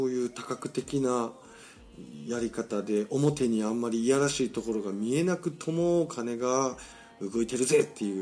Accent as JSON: {"language": "Japanese", "town": "Kobe", "region": "Hyogo", "country": "Japan", "tie": "born or raised there", "said": "僕は地元神戸の地元西宮ストークスに入れときましたけどね。"}